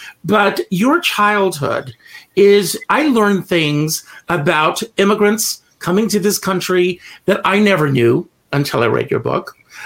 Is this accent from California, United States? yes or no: no; South Carolina, United States; when I was a little boy, I grew up in South Carolina, far, far from what you went through.